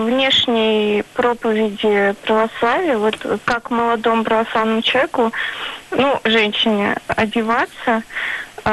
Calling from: Moscow, Russia; я звоню из Москвы.

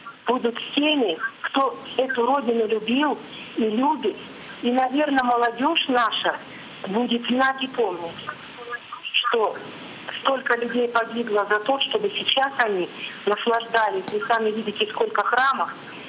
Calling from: Sakha Republic, Russia; я из Якутии, с далекого поселка.

